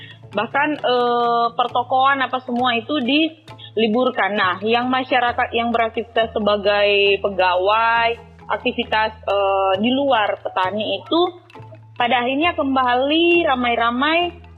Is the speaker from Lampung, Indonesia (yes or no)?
no; Wanuakoha, North Sulawesi, Indonesia; Misalnya di kampung saya di Wanuakoha, itu salah satu masyarakat yang terkonfirmasi positif COVID-19.